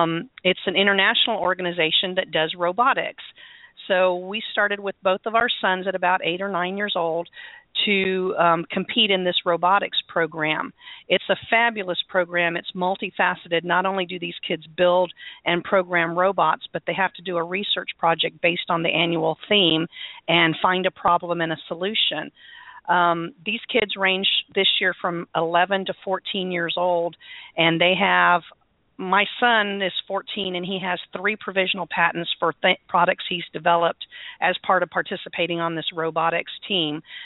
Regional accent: San Antonio, Texas, United States; born there; I was born in San Antonio, but I'm a military brat. My dad was in the Air Force, so we moved around a lot.

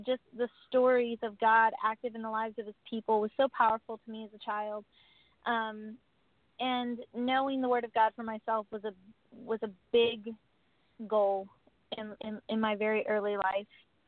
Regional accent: Missouri, United States; I'm from Missouri originally.

